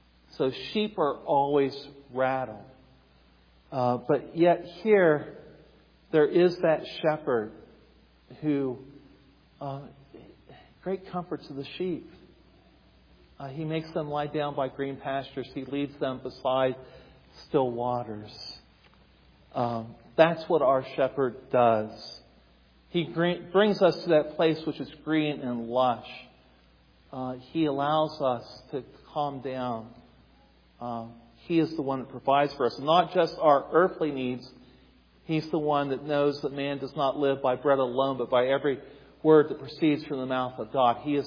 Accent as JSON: {"language": "English", "region": "Ohio", "country": "United States", "tie": "born or raised there", "accent": "Appalachian", "said": "if you're wondering where the accent comes from, I'm Appalachian. I'm from Eastern Ohio. I grew up on a farm with cattle, not with sheep."}